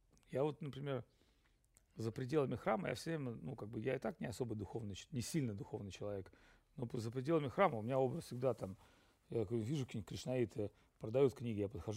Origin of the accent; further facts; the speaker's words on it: Saint Petersburg, Russia; Я сам из Питера, питерцев ненавижу, конечно